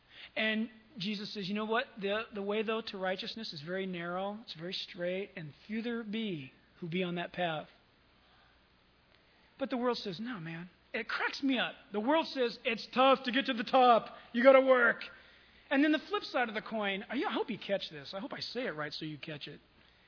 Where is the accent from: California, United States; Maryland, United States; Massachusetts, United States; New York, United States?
California, United States; San Diego; born there; I'm a Christian. I was born in San Diego.